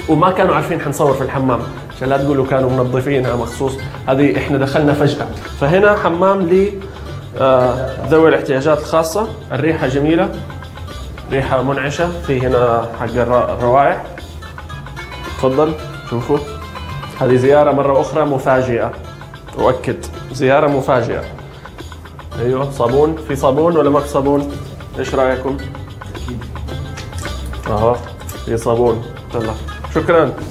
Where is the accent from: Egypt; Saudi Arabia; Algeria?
Saudi Arabia; Jeddah, Makkah Province; مثلا مصنع التحلية عندنا في جدة هذا أقرب الأمثلة